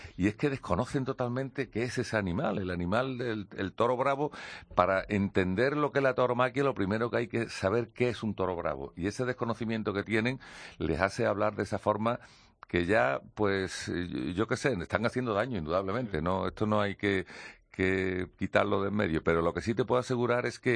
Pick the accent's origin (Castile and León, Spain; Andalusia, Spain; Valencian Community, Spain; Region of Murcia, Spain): Andalusia, Spain; Seville; soy sevillano, me gustaba el torero artístico, tenía gusto toreando.